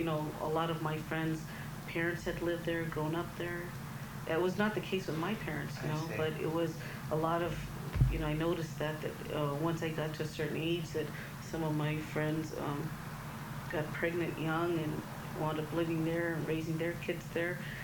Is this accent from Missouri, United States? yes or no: no; Los Angeles, California, United States; also born or lived in El Paso, Texas; Okay, well, I was born in El Paso, Texas. That's where my mother and father were born. Then I think when I was about a year old, we moved to Los Angeles. And we lived in several places before. We wound up at Mar Vista Gardens Housing Projects in Culver City.